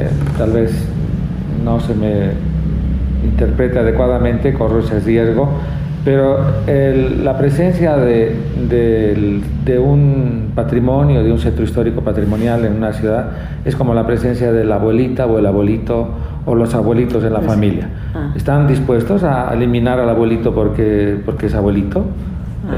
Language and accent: Spanish; Bolivia; ese gran patrimonio que todos hemos heredado como bolivianos